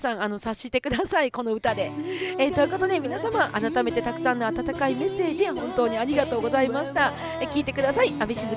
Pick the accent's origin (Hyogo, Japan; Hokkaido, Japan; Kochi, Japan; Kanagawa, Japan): Hokkaido, Japan; Kushiro; オイラとはその5ヶ月後の2015年の1月の3日地元釧路の